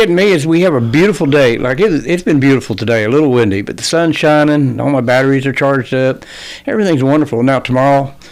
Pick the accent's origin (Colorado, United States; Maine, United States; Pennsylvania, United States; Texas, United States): Pennsylvania, United States; Okay, well, I grew up in the Laurel Mountains in Pennsylvania